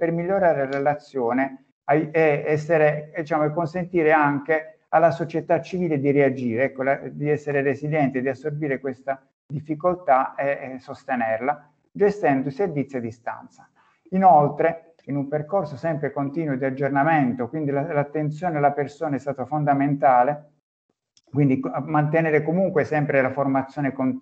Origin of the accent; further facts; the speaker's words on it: Apulia, Italy; Sono pugliese.